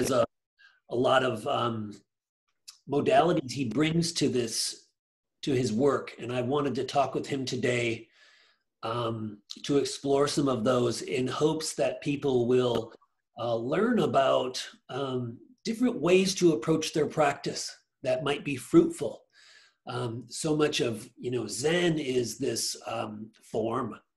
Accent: Niles, Michigan, United States; I grew up in Michigan around the corner. So I grew up in Niles, Michigan.

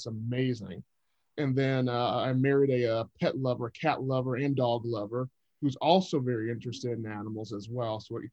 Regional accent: Stockbridge, Georgia, United States; I was cleaning the house where my parents, kind of where I grew up in Stockbridge, Georgia.

